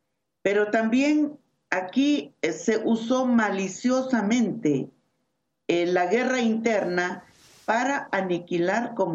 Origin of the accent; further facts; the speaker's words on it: Guatemala; moved away; yo salí de Guatemala en un exilio forzoso.